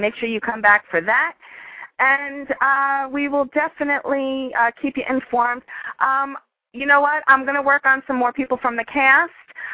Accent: Yonkers, New York, United States; now in Buffalo, United States; I didn't think it was that different than growing up in Yonkers.

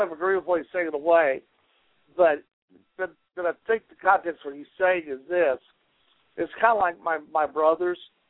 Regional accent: Illinois, United States; born there; now in Alabama, United States; Well, I'm a teacher in Alabama, and I have Southern. I was born in Illinois, but I have Southern roots.

